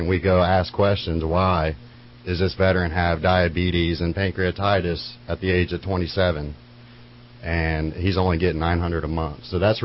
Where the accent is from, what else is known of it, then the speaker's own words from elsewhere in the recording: Dallas, Texas, United States; moved away as an adult; now in California, United States; Well, the reason I'm here in California, I'm originally from Dallas, Texas. I've only moved out here in the last 6 months.